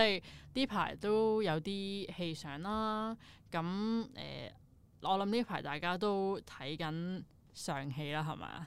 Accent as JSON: {"language": "Cantonese", "country": "Hong Kong", "said": "而一路大家好熟悉或者我哋香港人睇開"}